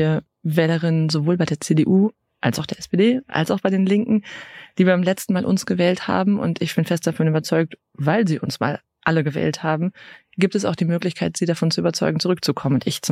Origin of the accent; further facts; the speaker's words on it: Rhineland, Germany; ich bin Rheinländerin